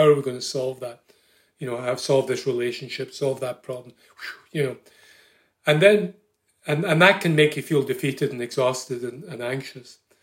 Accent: Scotland, United Kingdom; I come from Scotland originally.

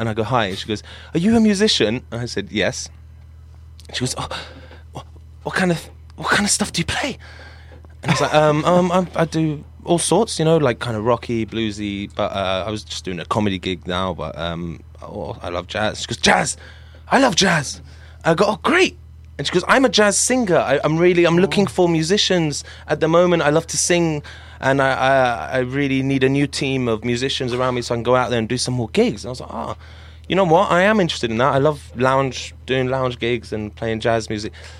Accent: Syria; I was like, I'm from Syria.

